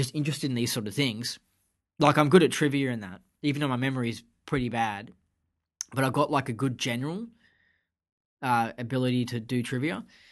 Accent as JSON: {"language": "English", "country": "Australia", "said": "Cause I come from Australia where we have like five states. And they're all, like, mega big."}